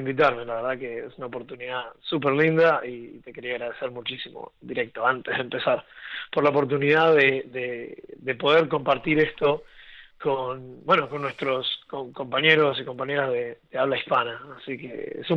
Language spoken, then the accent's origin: Spanish; Puerto Ordaz, Bolívar, Venezuela; nací en Venezuela, hice el bachillerato en Puerto Ordaz.